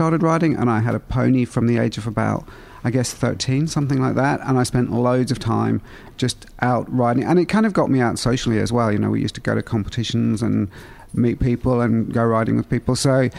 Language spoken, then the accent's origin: English; Derry, Northern Ireland, United Kingdom; I grew up in Northern Ireland, in Derry, and it's a fairly small city. And Northern Ireland back then was a really quite closed, quite religious community generally.